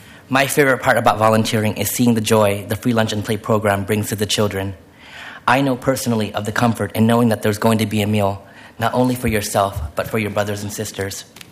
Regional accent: Portland, Oregon, United States; I was born in North Portland and raised in St. John's.

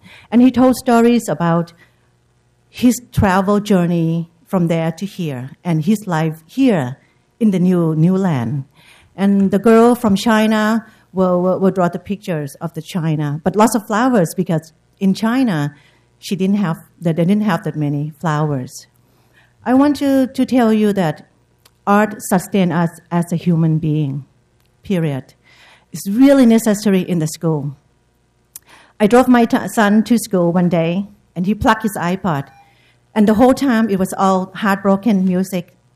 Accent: Thailand; But I'm from Thailand, so I don't really know how to do a Chinese lantern.

